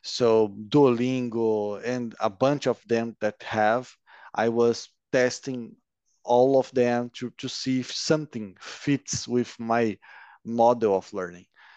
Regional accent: Londrina, Paraná, Brazil; English is a second language; It's called Londrina. And I'm 33 years old, and I work as IT analyst for more than 10 years now.

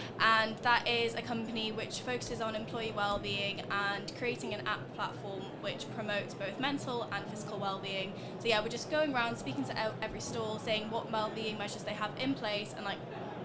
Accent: Newcastle, North East England, United Kingdom; I'm from Newcastle, but I'm currently a student at the University of York studying English literature.

